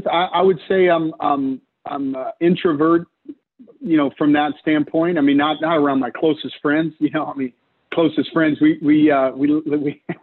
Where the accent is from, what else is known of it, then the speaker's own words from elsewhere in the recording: Dallas, Texas, United States; I grew up in Dallas and born and raised there and went to school at Texas A&M University.